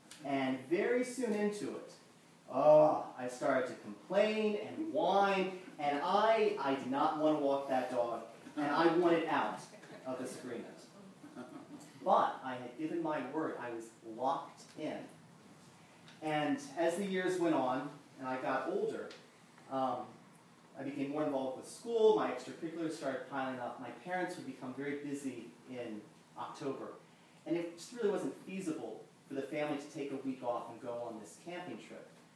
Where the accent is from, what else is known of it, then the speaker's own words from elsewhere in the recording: Virginia, United States; When I was young, growing up in Virginia, my parents would take the family every autumn, around this time, on a camping trip to the Shenandoah National Park.